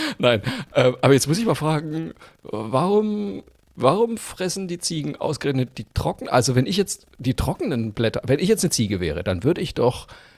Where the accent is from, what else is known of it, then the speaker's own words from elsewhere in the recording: Bavaria, Germany; ich bin ja Franke